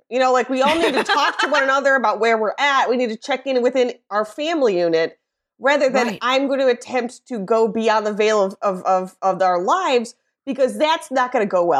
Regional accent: Midwest, United States; like being a Midwesterner, a woman, an American, you know, whatever, a Catholic, you're sort of compelled to be like, everything's fine

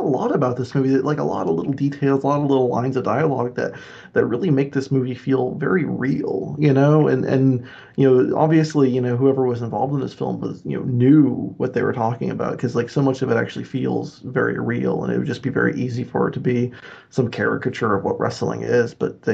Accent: Maine, United States; He's probably the most famous wrestler to ever come from my home state of Maine

